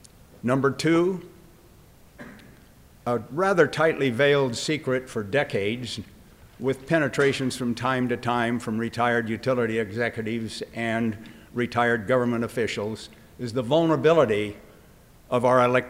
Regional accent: Wentworth, New Hampshire, United States; Good evening. … from Wentworth, New Hampshire.

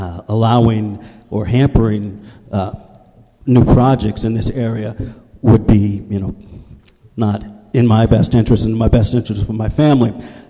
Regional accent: Nottingham, New Hampshire, United States; I'm from Nottingham, New Hampshire.

